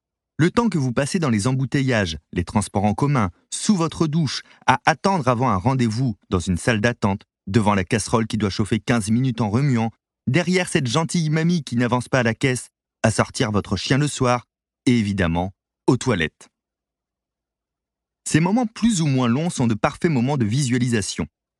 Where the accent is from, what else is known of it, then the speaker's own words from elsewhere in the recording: La Rochelle, Nouvelle-Aquitaine, France; born there; la vision de ma ville natale vue du ciel, etc. Des années plus tard, lors de mon premier saut, j'ai constaté avec amusement que tout ce que j'avais ressenti dans mon rêve était réel. Le plus étonnant, le temps de chute libre et la vision que j'avais de La Rochelle du ciel étaient également identiques